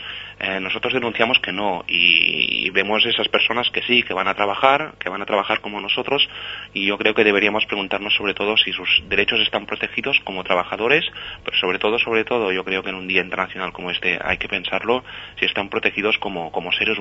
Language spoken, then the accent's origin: Spanish; Spain; las personas autóctonas, las personas que sí que somos españolas